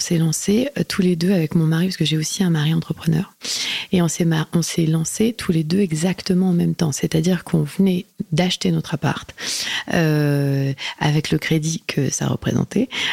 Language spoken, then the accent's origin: French; Lyon, Auvergne-Rhône-Alpes, France; parce que je suis lyonnaise